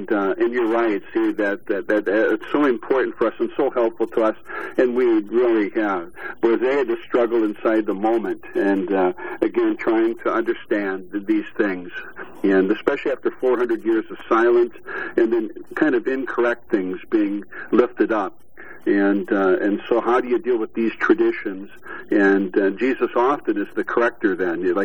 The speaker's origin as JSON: {"language": "English", "town": "Waverly", "region": "Iowa", "country": "United States", "tie": "born or raised there", "said": "I started out, of course, growing up in the Midwest. I was really pretty blessed to grow up in Iowa, of all places, a town called Waverly."}